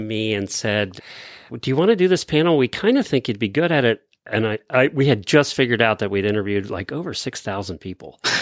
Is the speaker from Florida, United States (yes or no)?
yes; Ocala, Florida, United States; from Ocala, Florida.